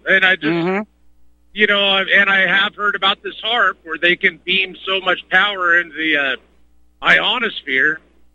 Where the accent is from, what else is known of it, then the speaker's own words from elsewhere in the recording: Washington, United States; I mean, I grew up in the Seattle area. We've never had fires out of control like they have now.